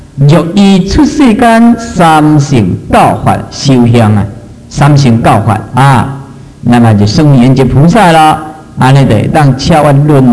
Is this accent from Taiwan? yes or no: yes; Taiwan; 我们台湾人真的是很伟大，你知道吗？但是我是台湾人